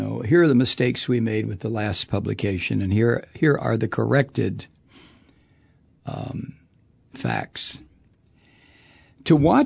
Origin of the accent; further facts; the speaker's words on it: Toledo, Ohio, United States; I'm from Toledo, Ohio. And if I got a blank look, I'd say, well, it's a suburb of Detroit